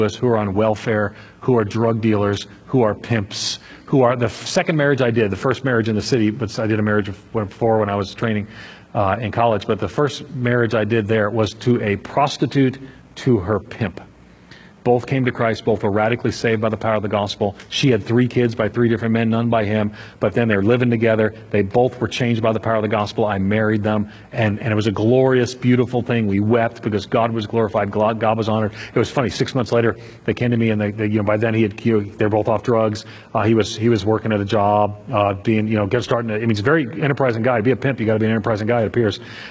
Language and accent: English; New York, United States; now in Hendersonville, United States; I grew up in the city. I grew up on Long Island in a very poor community and welfare. I grew up on public assistance.